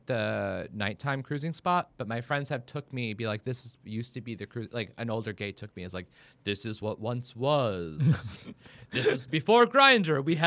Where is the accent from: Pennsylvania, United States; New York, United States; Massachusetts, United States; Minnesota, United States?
Massachusetts, United States; Boston; I'm also like I'm from Boston and we're cold-hearted and we don't do it that much.